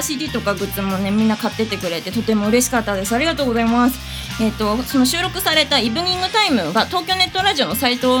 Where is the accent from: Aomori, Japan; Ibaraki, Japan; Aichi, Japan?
Aomori, Japan; 私の地元青森なんですけど、まあ青森ではもうすっかり雪が積もっているんだろうなと思いつつ毎日を過ごしております。